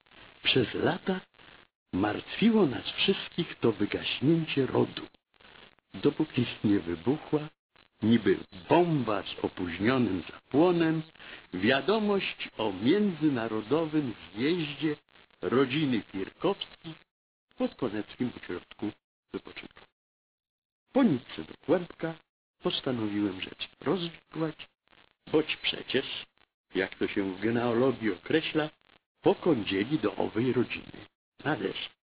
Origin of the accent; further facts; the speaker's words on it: Końskie, Świętokrzyskie Voivodeship, Poland; Wojenne dzieciństwo spędziłem w domu dziadków w miasteczku Końskie na Kielecczyźnie. … była tam dosyć znana.